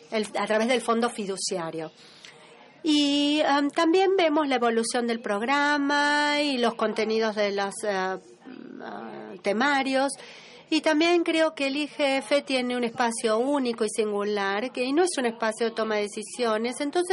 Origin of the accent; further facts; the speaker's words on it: Switzerland; Yo soy de Suiza y hace muchos años Suiza era el único país que estaba rodeado por monarquías